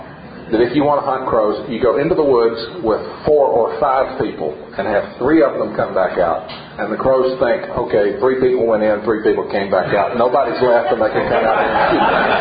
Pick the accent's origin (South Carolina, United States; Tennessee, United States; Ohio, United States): Tennessee, United States; When I was growing up in Tennessee, I heard that sermons always had the number of points they have.